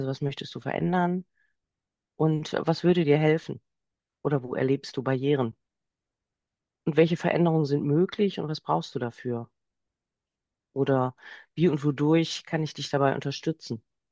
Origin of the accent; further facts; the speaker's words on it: Essen, North Rhine-Westphalia, Germany; born there; In Essen, meiner Geburtsstadt.